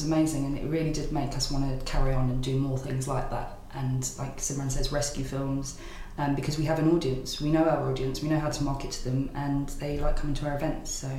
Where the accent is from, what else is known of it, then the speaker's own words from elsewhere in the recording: Hackney, London, United Kingdom; She's from my hometown of Hackney